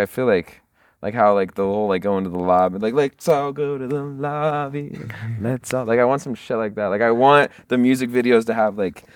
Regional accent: California, United States; because like I obviously growing up in Orange County, like my mountains are like still part of this mountain range

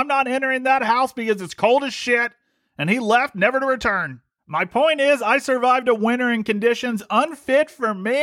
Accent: Ohio, United States; Well, let's see. I grew up in Ohio. I've lived poor part of my life.

